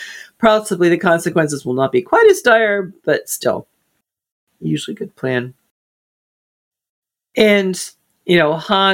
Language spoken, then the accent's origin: English; United States; I grew up an hour outside New York City and went in there a lot all the while I was growing up.